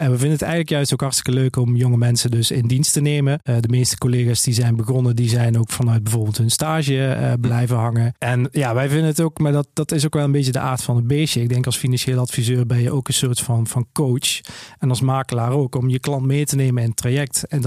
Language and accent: Dutch; Overloon, North Brabant, Netherlands; Want we komen allebei uit Overloon, dus we hebben onze voelsprieten daar natuurlijk.